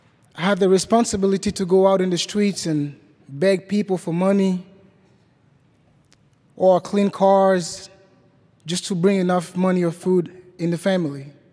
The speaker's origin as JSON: {"language": "English", "country": "Haiti", "tie": "born or raised there", "second_language": "English", "said": "I'm from Haiti. I was born and raised in the biggest slum of my country. The name is Cité Soleil"}